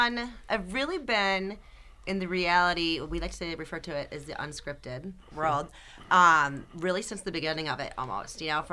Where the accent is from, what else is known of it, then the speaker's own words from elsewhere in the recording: Detroit, Michigan, United States; When I was little, growing up in Detroit, I would lay on the floor in the family room